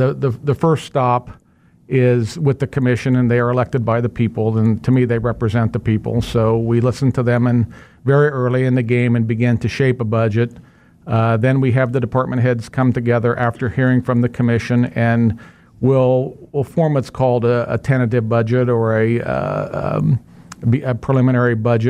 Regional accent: Kansas, United States; Yeah, I grew up in West Sedgwick County, right in between Colwich and Mays. My family had a farm out there, and that's where I was born and raised.

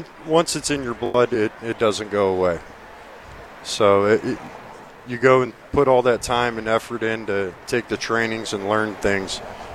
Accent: New Brighton, Pennsylvania, United States; Beaver County, New Brighton.

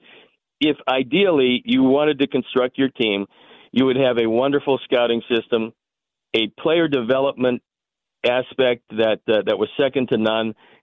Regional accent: Cleveland, Ohio, United States; Well, look, when I was growing up in Cleveland, they had a groundskeeper

